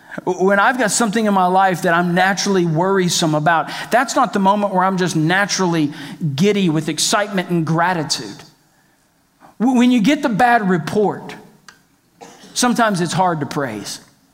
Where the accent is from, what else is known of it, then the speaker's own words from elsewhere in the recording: Texas, United States; When I was a little kid growing up in Texas